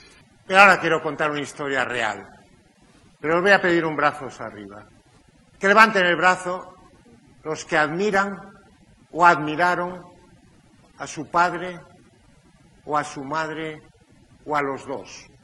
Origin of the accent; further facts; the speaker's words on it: Pontevedra, Galicia, Spain; born there; Yo nací en Pontevedra.